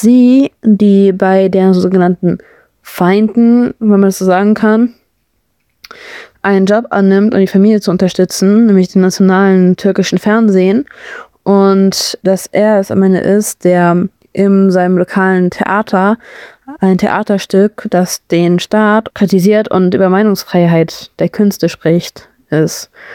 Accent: Hamburg, Germany; ich persönlich bin ja aus Hamburg

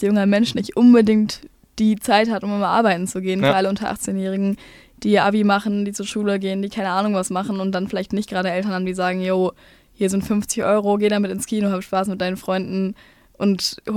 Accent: Bochum, North Rhine-Westphalia, Germany; Ich komme selber aus Bochum und das war ziemlich cool.

